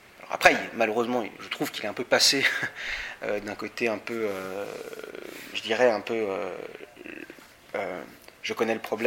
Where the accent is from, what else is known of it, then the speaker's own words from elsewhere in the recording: Paris, Île-de-France, France; puisque moi, j'étais parisien. Je suis parisien au départ.